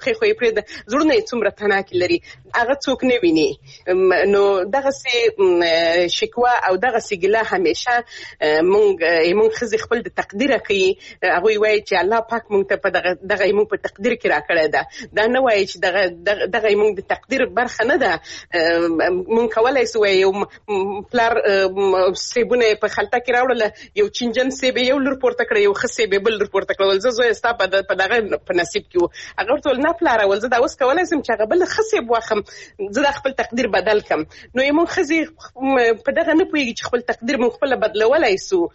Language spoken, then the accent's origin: Pashto; Helmand, Afghanistan